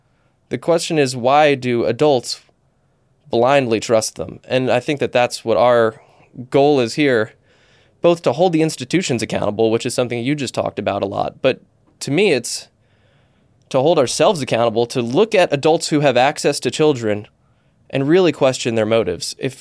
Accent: Northeast, United States; I grew up in the Northeast in the time frame where the Catholic Church was getting busted for quite literally taking a priest who's been accused of sexual abuse and moving them to a different parish.

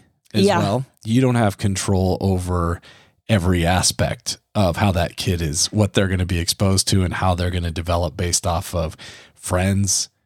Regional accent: Midwest, United States; I'm from the Midwest and May Day was a big deal. And I remember I moved out West and nobody had any idea.

